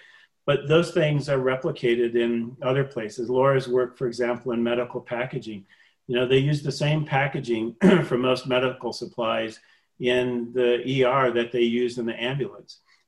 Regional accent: Michigan, United States; We're both from Michigan, so the parts of the state we know very well and other parts that we don't.

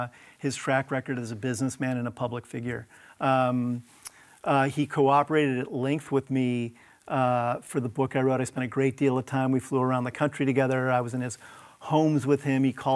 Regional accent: Midwest, United States; I'm a kid from the Midwest.

